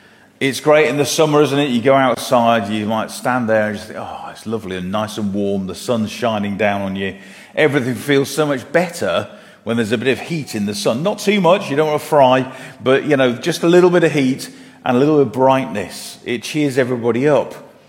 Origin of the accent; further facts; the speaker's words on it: United Kingdom; And being very British, we always talk about the weather anyway.